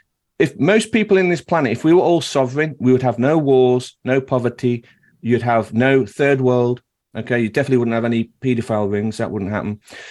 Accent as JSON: {"language": "English", "region": "England", "country": "United Kingdom", "accent": "blend of English accents", "said": "accent. It's a blend of all sorts of different accents from England. So I moved around a lot. So this is my accent. I don't think anyone else speaks like I do."}